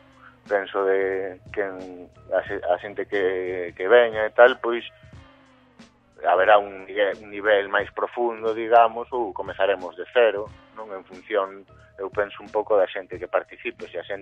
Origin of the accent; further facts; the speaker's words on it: A Coruña, Galicia, Spain; Galician is a second language; Eu, de feito, pois son da Coruña e, por desgracia social ou polo que sexa, pois me custa un pouquiño falar de galego